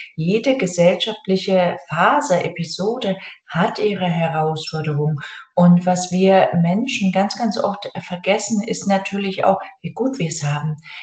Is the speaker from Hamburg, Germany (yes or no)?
no; Erfurt, Thuringia, Germany; ich komme aus Erfurt und bin dann mit der Straßenbahn zu meiner Oma gefahren